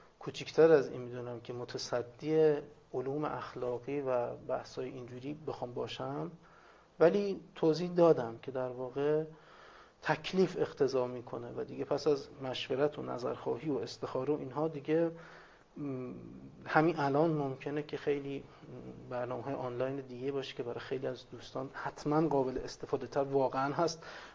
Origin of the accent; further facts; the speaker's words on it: Tehran, Tehran Province, Iran; also born or lived in Qom; now in Najaf, Iraq; حالا من اهل تهران هستم اصالتا، توی قم با ایشون دیدار داشتم بعد از اینکه 7 8 سال قم بودیم بعد اومدیم نجف